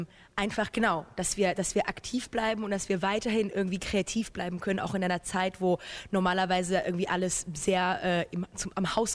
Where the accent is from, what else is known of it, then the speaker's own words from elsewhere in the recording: Düsseldorf, North Rhine-Westphalia, Germany; Also genau, wir sind in Düsseldorf beide aufgewachsen.